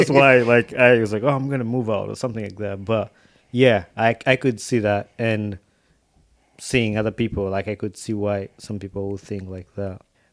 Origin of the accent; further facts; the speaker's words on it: Uganda; And I guess when people think about me, I'm from Uganda, they think about that.